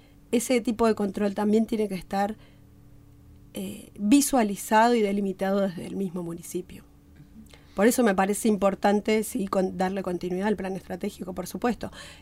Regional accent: Lago Puelo, Chubut, Argentina; Lo que somos del Lago Puelo de toda la vida sabemos que la tierra y el negocio inmobiliario...

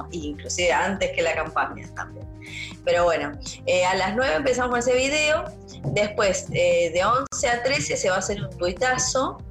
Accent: Partido de la Costa, Buenos Aires Province, Argentina; Bueno, yo me crié en otro lugar, en otro territorio. Yo me crié en el Partido de la Costa.

